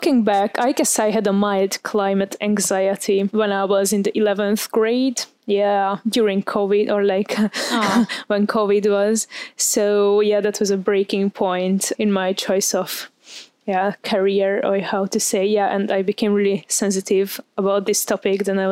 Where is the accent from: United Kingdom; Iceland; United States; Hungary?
Hungary; English is a second language; moved away as an adult; now in Germany; from Hungary. I came here to Germany to study GES